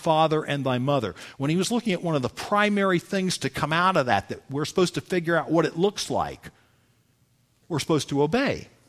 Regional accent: the South, United States; I'm going to tell you right now, folks, I grew up in the South. I grew up with them.

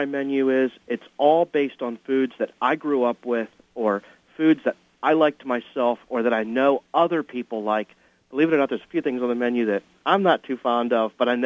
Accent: Edgewood, Maryland, United States; When I was a little kid, I grew up in Edgewood, Maryland, in Harford County

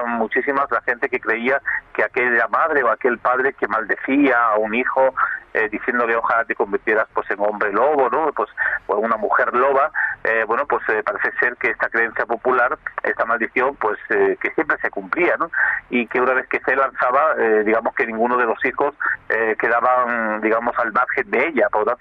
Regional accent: Extremadura, Spain; en un pueblo muy cercano a mi pueblo, ¿no?, en Cheles, en Badajoz, en la raya con Portugal.

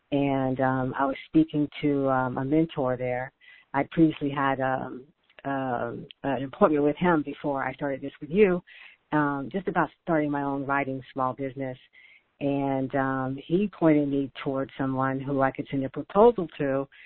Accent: Fort Worth, Texas, United States; The second one was to start small here in my hometown, which is Fort Worth, Texas.

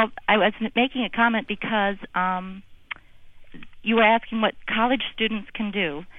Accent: Indiana, United States; I'm really from Indiana.

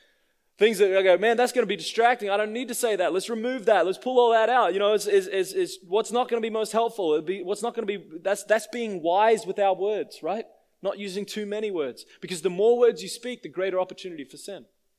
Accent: Australia; When you're a young teenage boy growing up in Australia, you got to learn to be pretty aggressive with your language.

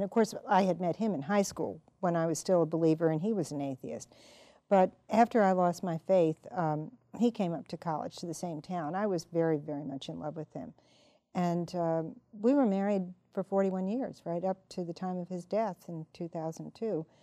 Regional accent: New Orleans, Louisiana, United States; And I came from New Orleans, which really has never been part of the modern world, and I was in America by then. I was in Texas.

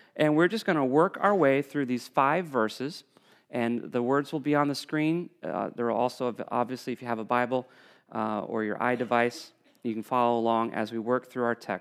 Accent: New England, United States; growing up in New England, just a few miles down the road, I went off to college in the Midwest.

